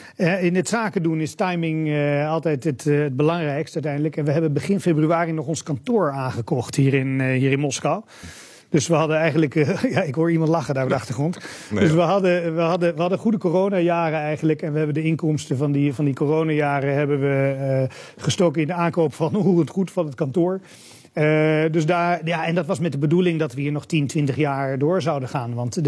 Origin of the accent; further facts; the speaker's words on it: Netherlands; Dus als wij elkaar ergens tegenkomen in een zakelijke setting, hè, als Nederlanders